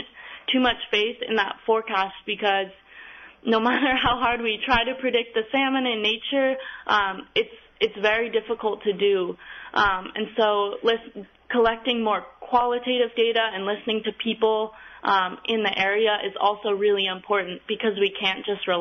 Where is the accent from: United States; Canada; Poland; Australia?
United States; Arizona; now in Bethel, United States; I'm new to Bethel. I'm originally from Arizona, but I spent the past few summers working down in Sitka on a sockeye weir project and fell in love with Alaska and am very excited to be in Bethel now